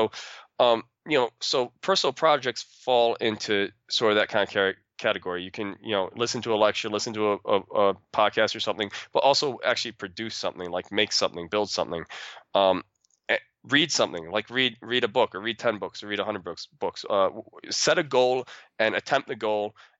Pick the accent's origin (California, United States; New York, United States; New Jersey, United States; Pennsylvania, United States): New York, United States; Petersburg; I grew up in Petersburg, New York.